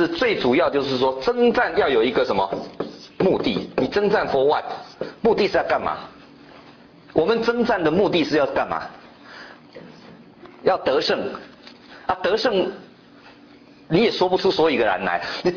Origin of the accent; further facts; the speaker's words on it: China; 其实从我们中国人讲一句话叫什么，画饼充饥啊